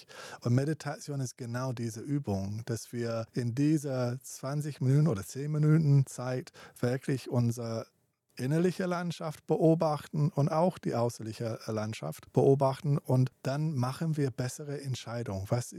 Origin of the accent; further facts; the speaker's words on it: South West England, United Kingdom; German is a second language; Ich komme aus Südwestengland und in Südwestengland, in Cornwall, alle Wellen reiten.